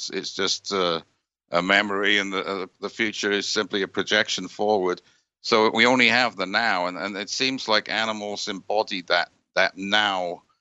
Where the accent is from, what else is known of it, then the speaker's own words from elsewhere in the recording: Wales, United Kingdom; There's one from where I grew up in Wales where the dog was guarding the baby while the king was out.